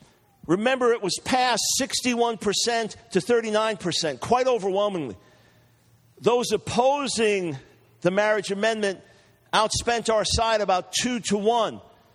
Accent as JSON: {"language": "English", "region": "New York", "country": "United States", "lives_now": "North Carolina, United States", "said": "Look, I always identify as a New Yorker who lives in North Carolina."}